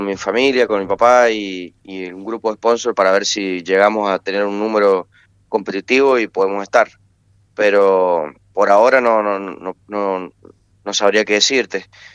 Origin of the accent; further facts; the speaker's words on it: Mendoza, Argentina; como mendocino lo tomamos mucho más de lo normal.